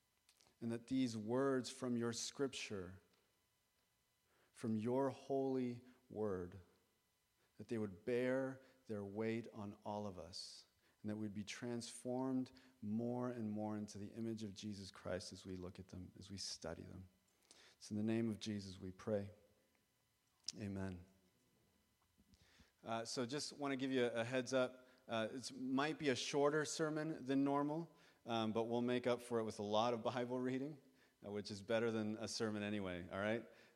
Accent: Ontario, Canada; like I know people from growing up in Waterloo region

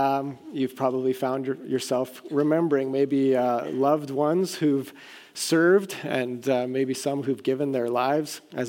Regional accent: Vancouver, British Columbia, Canada; also born or lived in Cambridge, Ontario; I was born in Cambridge, Ontario, where I spent the first 7 years of my life. And then after 7 years, it was actually on my seventh birthday, we moved to Vancouver, BC

